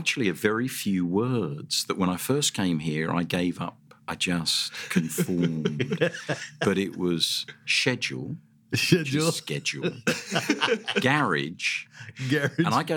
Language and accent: English; London, United Kingdom; now in Australia; London, that I came from is so very much like the Australian accent, because everybody thought here I was from Australia.